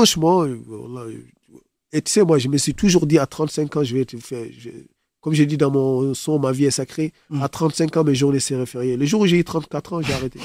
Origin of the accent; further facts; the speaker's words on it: Dakar, Senegal; c'est le petit frère de mon bled. D'accord ? Ça veut dire c'est un Dakar Blood. D'accord ? C'est notre sang.